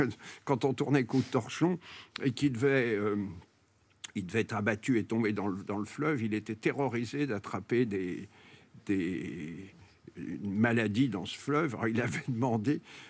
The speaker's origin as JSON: {"language": "French", "town": "Lyon", "region": "Auvergne-Rhône-Alpes", "country": "France", "said": "Attends, je suis lyonnais."}